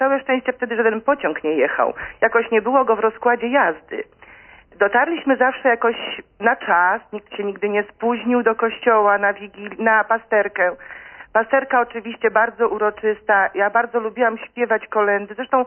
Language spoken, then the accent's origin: Polish; Lublin Voivodeship, Poland; ja pochodzę z Lubelskiego i męża, który pochodzi z Podlaskiego